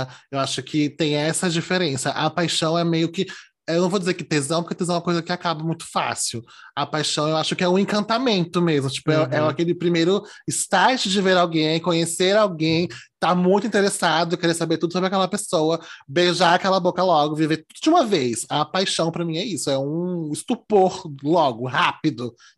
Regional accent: Northeast Region, Brazil; Eu sou do Nordeste, ela do Sul.

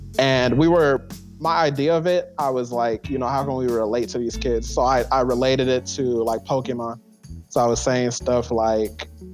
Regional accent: Riverside, California, United States; also born or lived in Inglewood; I was born in Inglewood, California. If anyone out there is familiar with Inglewood, California, it's a really dangerous place with like a lot of gun violence, things of that nature. So I grew up there for about 3 years and then I moved out to a place called Riverside, California.

